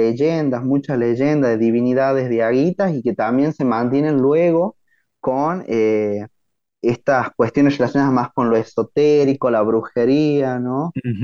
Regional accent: La Rioja, Argentina; nuestra provincia, porque también nosotros, como riojanos y riojanas

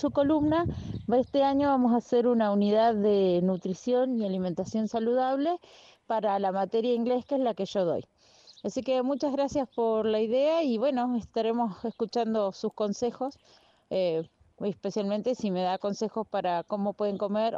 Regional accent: Las Lajas, Neuquén, Argentina; de Las Lajas.

